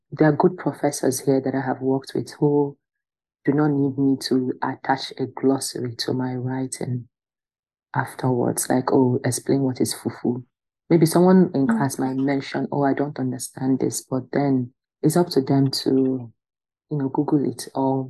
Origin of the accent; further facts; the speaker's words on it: Nigeria; I'm pro MFA because also as a Nigerian, most of us who are writers, we don't usually come from wealthy homes